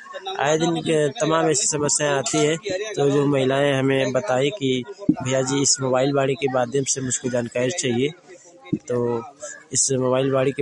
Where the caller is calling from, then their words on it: Ghazipur, Uttar Pradesh, India; नमस्कार, मैं गाजीपुर से बोल रहा हूँ।